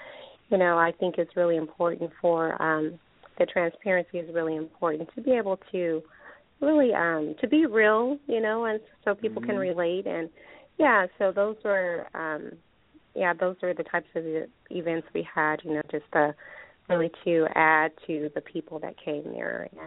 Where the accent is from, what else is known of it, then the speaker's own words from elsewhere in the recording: Champaign, Illinois, United States; I have two daughters, and I am from Champaign, Illinois.